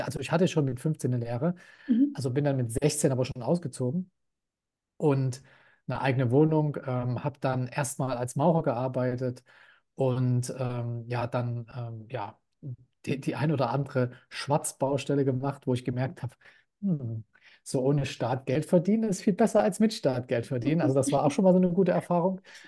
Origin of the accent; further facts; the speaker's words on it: Leipzig, Saxony, Germany; Ich bin in der DDR geboren, das heißt in Leipzig aufgewachsen, 15 Jahre lang dort gelebt